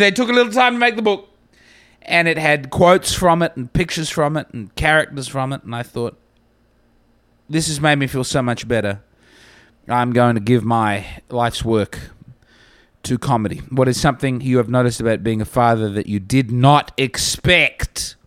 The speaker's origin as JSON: {"language": "English", "country": "Australia", "said": "But I got to tell you, if, as an Aussie, you've got to keep it real."}